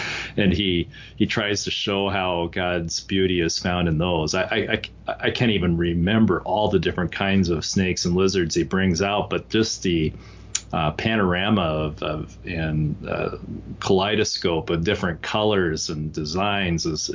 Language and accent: English; Washington, United States; Of course, I'm biased because I'm from Eastern Washington, but just the Palouse area, the rolling hills